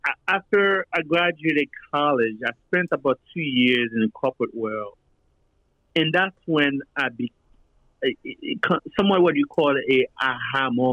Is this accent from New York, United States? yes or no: yes; Brooklyn, New York, United States; I didn't want it to come from New York, although I grew up in Brooklyn. I know that too well.